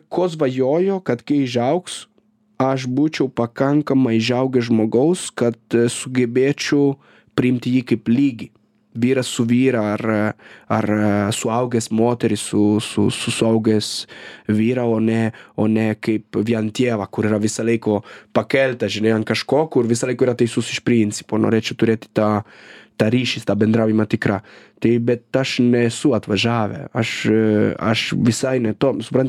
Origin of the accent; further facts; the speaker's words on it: Italy; aš nepykite, esu italas